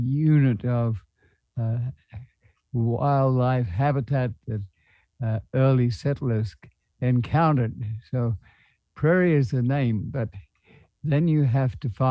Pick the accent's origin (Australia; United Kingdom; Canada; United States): Australia; And I, as an Australian, got involved